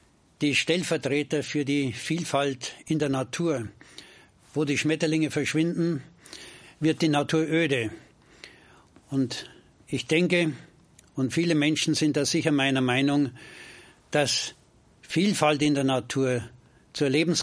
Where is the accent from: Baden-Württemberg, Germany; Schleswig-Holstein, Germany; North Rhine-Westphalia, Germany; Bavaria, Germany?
Bavaria, Germany; Und ich kann nur als Bayer hoffen, dass das Beispiel Schule macht und sich ausbreitet auf die übrigen Bundesländer.